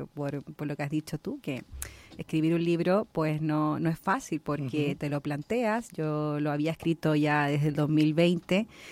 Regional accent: Chile; porque yo soy de Chile, tal como lo describiste tú en la biografía

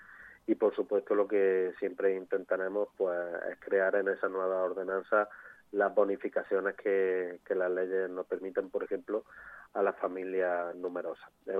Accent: Palenciana, Andalusia, Spain; proyectos sobre los que se tienen que sostener el devenir de mi pueblo, de Palenciana.

